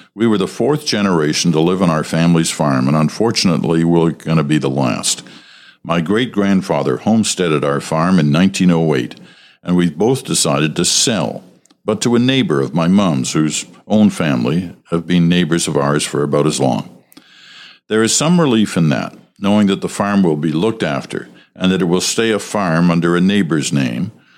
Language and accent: English; Canada; As a Canadian, I'm very proud of it.